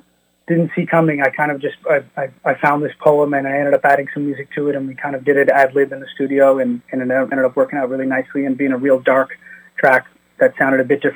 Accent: Cape Breton, Nova Scotia, Canada; And of course, growing up in Cape Breton is definitely one of them.

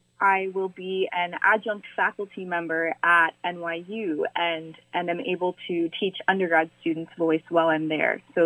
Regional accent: Glace Bay, Nova Scotia, Canada; I grew up in Glace Bay and was very lucky that I was in a musical family.

